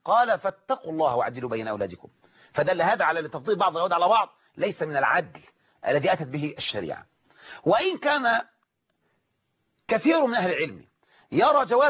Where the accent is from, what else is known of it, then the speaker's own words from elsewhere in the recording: Egypt; عندنا في مصر